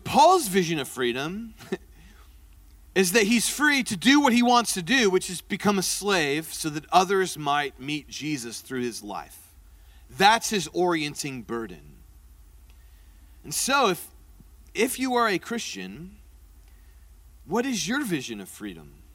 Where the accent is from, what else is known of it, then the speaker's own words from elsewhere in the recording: Indianapolis, Indiana, United States; moved away as an adult; now in Kansas City, United States; So I grew up in Indianapolis, which means that I grew up a Colts fan.